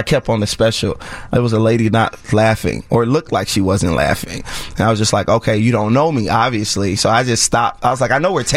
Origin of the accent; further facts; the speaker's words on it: Chicago, Illinois, United States; So growing up in Chicago public schools was... Well, school, you know, I'll talk about in my stand-up growing up poor